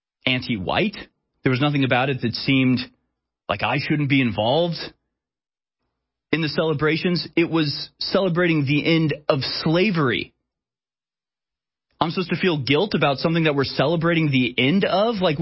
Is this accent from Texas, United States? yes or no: yes; Houston, Texas, United States; You know, I grew up in Houston. No school I went to was ever anything other than a third white, a third black, a third Hispanic. I grew up in a multicultural world